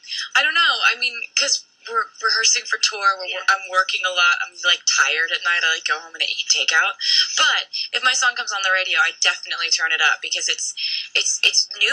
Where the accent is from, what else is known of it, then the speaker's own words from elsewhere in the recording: United States; Did you translate college, university to college for me? Because I'm American?